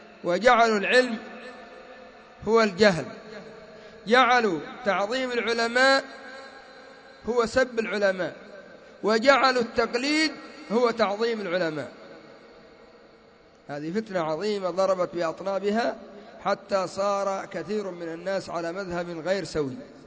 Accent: Yemen; وعندنا في اليمن

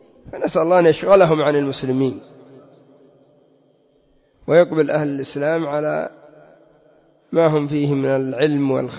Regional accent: Yemen; هذا عندنا في اليمن من غير العذاب الأليم الذي يكون في سجونهم

